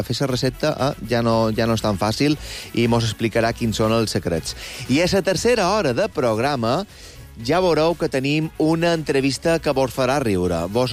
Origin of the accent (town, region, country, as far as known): Balearic Islands, Spain